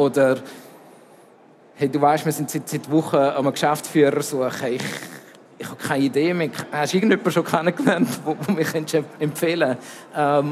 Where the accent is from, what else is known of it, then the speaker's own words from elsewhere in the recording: Zurich, Switzerland; accent: Zurich dialect; now in Basel, Switzerland; Ich wohne seit 12 Jahren in Basel und ich habe es mir aber bewahrt.